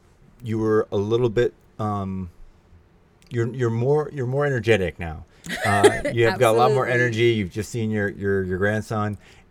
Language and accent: English; New Jersey, United States; I'm from a front stabbing culture. I'm from New Jersey. We just go right for you.